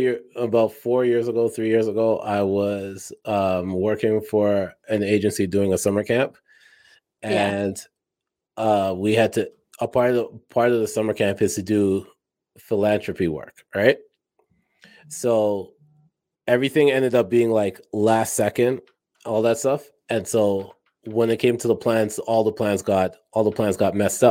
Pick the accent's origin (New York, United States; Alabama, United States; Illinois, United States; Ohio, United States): Alabama, United States; I was born in Alabama. I grew up in Alabama.